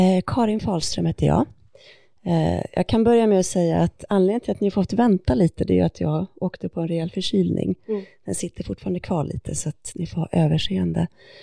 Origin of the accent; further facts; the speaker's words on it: Skövde, Västra Götaland County, Sweden; also born or lived in Skellefteå; Jag är uppvuxen i Skövde. Däremot så har jag min släkt uppe i Norrland. Så att jag har liksom inga anknytningar längre till Skövde. Men vi bodde där tills jag var 10.